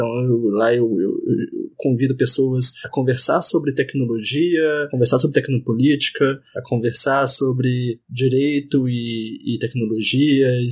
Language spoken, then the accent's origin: Portuguese; Belo Horizonte, Minas Gerais, Brazil; Sou de Belo Horizonte